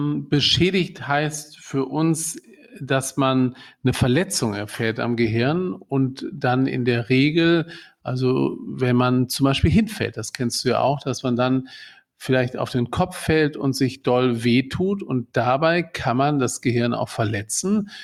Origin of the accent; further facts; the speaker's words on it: Kiel, Schleswig-Holstein, Germany; Du, ich bin Kieler sogar.